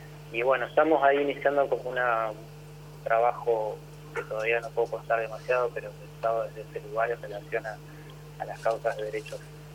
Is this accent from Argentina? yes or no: yes; Bahía Blanca, Buenos Aires Province, Argentina; como mi ciudad, donde yo nací, me crié. Tiene esa potencia que creo que para todo bahiense tiene por lo menos cierta curiosidad